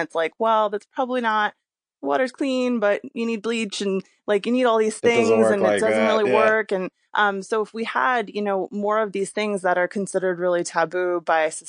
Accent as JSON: {"language": "English", "country": "United States", "said": "So we're definitely as a culture, as an American culture, we're definitely a lot, a lot more shame-based in terms of addiction."}